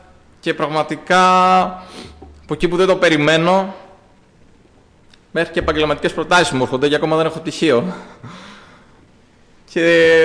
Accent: Alexandroupoli, Eastern Macedonia and Thrace, Greece; Εγώ, αδέρφια, γεννήθηκα στην Αλεξανδρούπολη, όπως πολύ γνωρίζετε. Εκεί μεγάλωσα.

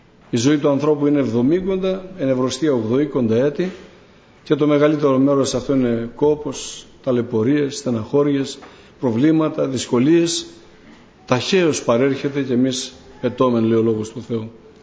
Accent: Kavala, Eastern Macedonia and Thrace, Greece; now in Drama, Greece; Είμαι από τη Δράμα, από την Καβάλα βασικά κατάγομαι, αλλά είμαι 44 χρόνια στη Δράμα, γαμπρός εκεί

